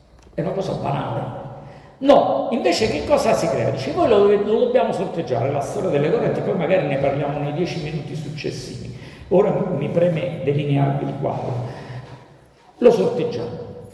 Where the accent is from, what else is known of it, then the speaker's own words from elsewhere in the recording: Naples, Campania, Italy; vi dico la verità, essendo napoletano, abbuffato di crimini, di cose, eccetera